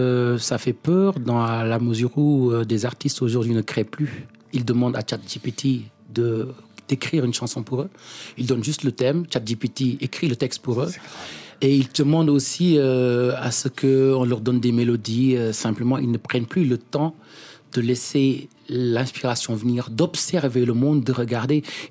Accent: Senegal; je suis sénégalais, je suis africain. Et partout où je vais, je voyage avec mon village dans la tête.

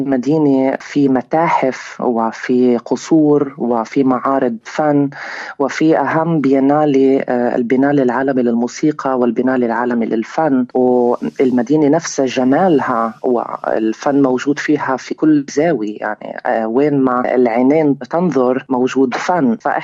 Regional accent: Palestine; فعم بيصير في حركة في الأوبرا عنا في فلسطين

